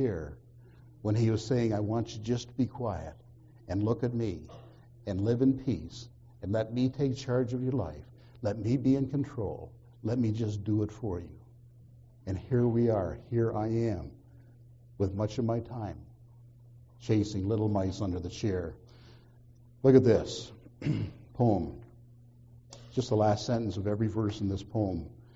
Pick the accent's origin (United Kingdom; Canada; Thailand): Canada; I grew up in Canada and had a nursery rhyme that I grew up with.